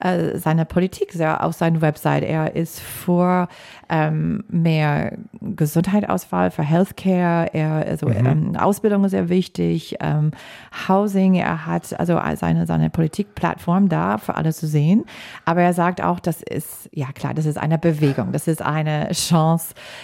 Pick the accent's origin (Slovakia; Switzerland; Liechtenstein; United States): United States; Wisconsin; German is a second language; now in Germany; Und diese Woche haben also 4 Bundesstaaten gewählt, inklusive mein Heimatstadt Wisconsin.